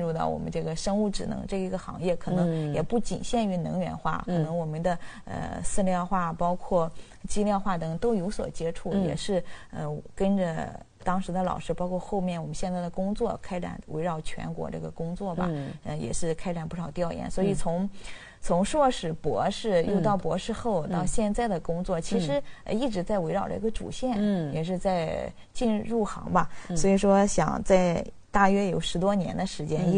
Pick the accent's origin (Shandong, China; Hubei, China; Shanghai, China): Shandong, China; Linyi; 我说是我们山东临沂的，说是不是农村，我说是农村。